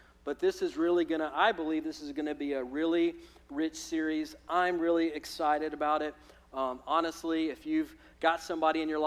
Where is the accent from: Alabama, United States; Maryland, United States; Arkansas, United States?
Alabama, United States; as I call it, the sower and the dirt, because I'm from Alabama, and that just sounds right to me.